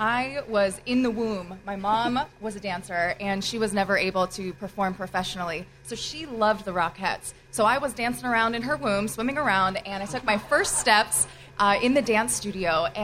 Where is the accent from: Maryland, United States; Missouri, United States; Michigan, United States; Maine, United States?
Maryland, United States; Baltimore; now in New York, United States; I came up from Baltimore.